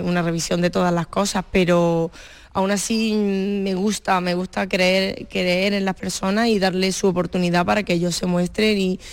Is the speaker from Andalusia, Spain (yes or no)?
yes; Granada, Andalusia, Spain; ya el miércoles me iré para mi tierra, Granada